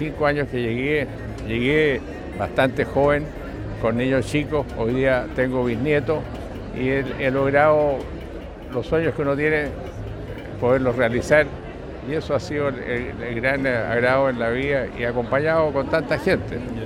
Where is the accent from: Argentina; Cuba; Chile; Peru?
Chile; Santiago, Santiago Metropolitan Region; born there; yo nací en Santiago